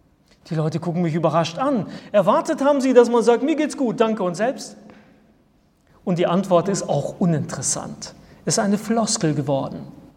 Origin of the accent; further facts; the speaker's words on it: Germany; now in Spain; Als ich im Oktober in Deutschland war zum Geburtstag meiner Mutter, habe ich gemerkt, ich bin nicht mehr zu Hause dort, wo ich aufgewachsen bin.